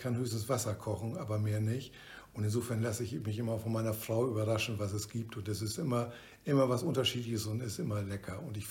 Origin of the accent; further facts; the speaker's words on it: Lower Saxony, Germany; das ist als Ostfriese, wenn Sie durch die Altstadt gehen, dann ist es Heimat, weil das ist einfach so norddeutsch.